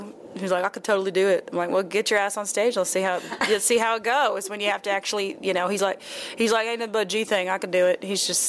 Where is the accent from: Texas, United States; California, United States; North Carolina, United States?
Texas, United States; We're both from Texas, and that we found out the same night.